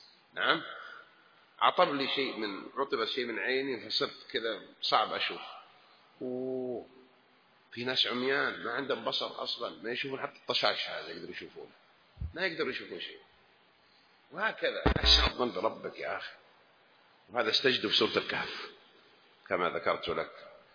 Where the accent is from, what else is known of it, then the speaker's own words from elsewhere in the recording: Najd, Saudi Arabia; لما يسمونه عندنا في نجد حفرة المندل